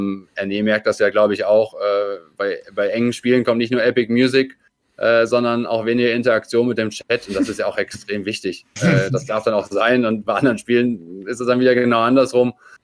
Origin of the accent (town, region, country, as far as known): Austria